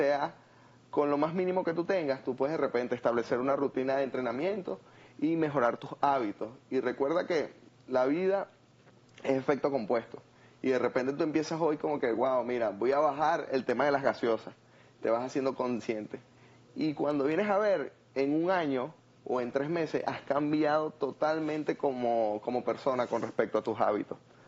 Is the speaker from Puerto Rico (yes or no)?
no; Valencia, Carabobo, Venezuela; yo soy venezolano, de Valencia